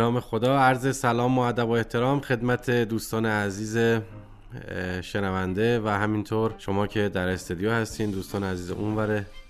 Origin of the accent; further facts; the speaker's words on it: Golpayegan, Isfahan, Iran; من معمولا عیدها رو میرم به شهر و دیار خودم، گلپایگان.